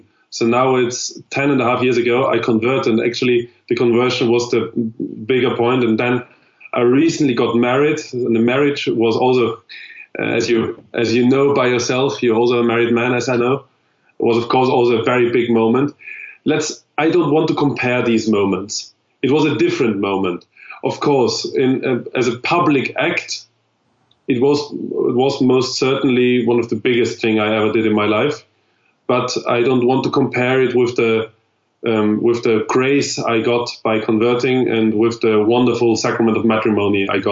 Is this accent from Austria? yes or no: yes; Vienna, Austria; English is a second language; I was born and raised in Vienna, which is the capital of Austria.